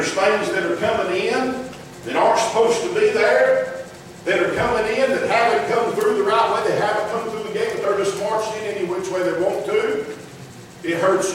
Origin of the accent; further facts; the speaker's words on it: United States; born there; What a blessing it is that I was born here in the United States of America.